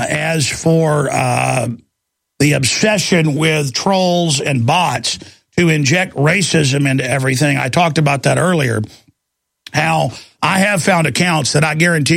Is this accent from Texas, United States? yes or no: yes; Dallas, Texas, United States; Me, I mean, I grew up in Dallas, Texas. I'm 38 years old.